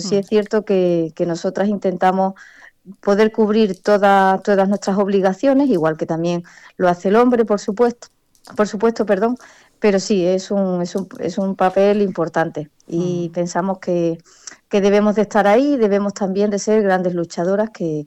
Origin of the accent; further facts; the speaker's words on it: Mairena del Aljarafe, Andalusia, Spain; moved away; yo no soy ni de aquí, ¿no? Que ya me considero, por supuesto, porque llevo ya casi 20 años aquí. Yo vengo de Sevilla, de la parte de Mairena, el Aljarafe, muy, muy céntrico a Sevilla.